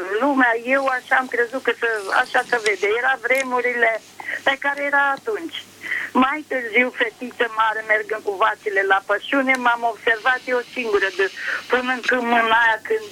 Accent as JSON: {"language": "Romanian", "region": "Dâmbovița", "country": "Romania", "said": "Din Dâmbovița."}